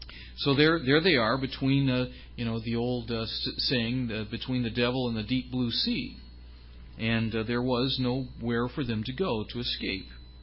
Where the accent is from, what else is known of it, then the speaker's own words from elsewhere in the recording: California, United States; also born or lived in Peoria, United States / St. Louis, United States / Dallas, United States; You know, in my life, I grew up in California. I never expected to be in Peoria, Illinois, nor in St. Louis, Missouri, nor in Dallas, Texas, nor in Southern Ohio. But here I am.